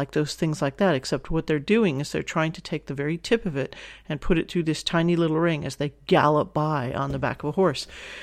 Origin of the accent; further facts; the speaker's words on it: San Fernando, California, United States; that popped out because I was raised in San Fernando.